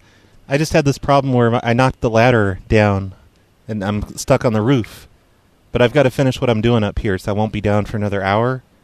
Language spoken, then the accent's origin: English; Oregon, United States; I'm not afraid of the rain. I'm from Oregon.